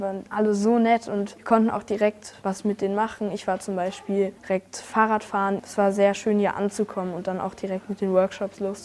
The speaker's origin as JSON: {"language": "German", "town": "Braunschweig", "region": "Lower Saxony", "country": "Germany", "said": "ich komme aus Braunschweig in Deutschland, gehe auf die Sally Pirell Gesamtschule. Ich bin 15 Jahre alt, hier in die 9. Klasse und bin jetzt das erste Mal in Rumänien."}